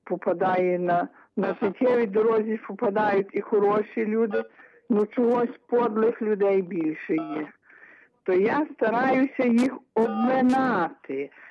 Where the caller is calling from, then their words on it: Ternopil Oblast, Ukraine; Тернопільщина.